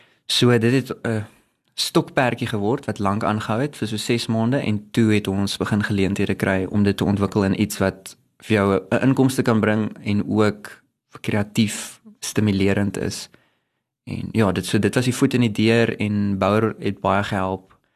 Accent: Bloemfontein, Free State, South Africa; Ek het groot geword in Bloemfontein, ek voel dis belangrik om te sê

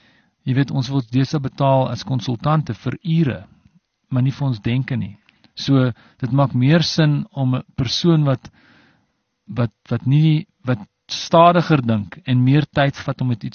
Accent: Stellenbosch, Western Cape, South Africa; born there; Ek's gebore in Stellenbosch in 1968, so dis 51 jaar terug, amper, 50 jaar terug. So Stellenbosch, even toe, so ek sê, is 'n klein dorpie soos Prieska of weet, die klein plekkies nie.

